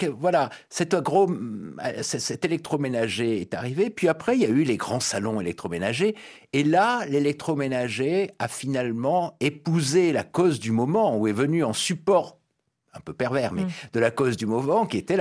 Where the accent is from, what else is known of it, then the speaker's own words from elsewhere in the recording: Marseille, Provence-Alpes-Côte d'Azur, France; Alors moi j'ai de la chance, je suis de Marseille